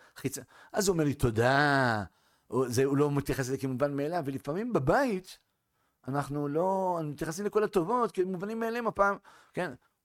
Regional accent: Northern District, Israel; now in Jerusalem, Israel; אני באתי מהצפון לפני שנתיים, שם הכל בשנתי, הכל לאט

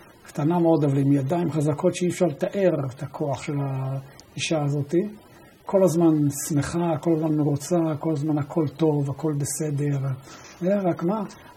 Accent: Kfar Shmaryahu, Central District, Israel; also born or lived in Sweden; וכך נולדתי בשוודיה, בגלל שבר ברגל. ואז עברנו משם לכפר שמריהו.

